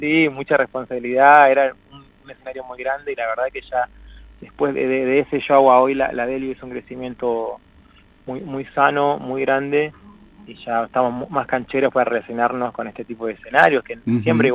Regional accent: Argentina; Salvo Ivonne, el resto somos todos argentinos de esta patria tan, tan bonita

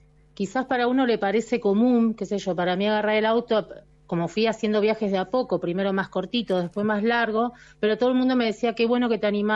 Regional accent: General Roca, Río Negro, Argentina; soy patagónica, yo soy de General Roca, Río Negro, así que soy patagónica

